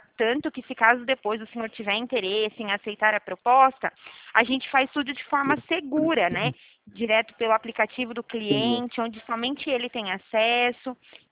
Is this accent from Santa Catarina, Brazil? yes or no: no; Araras, São Paulo, Brazil; eu sou da cidade de Araras, do interior de São Paulo, um pouquinho longe.